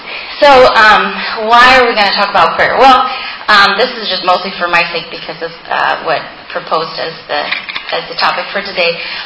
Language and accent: English; Turkey; moved away; also born or lived in Germany / Ohio, United States; So I grew up in Turkey, went to school in Germany, did undergrad in Ohio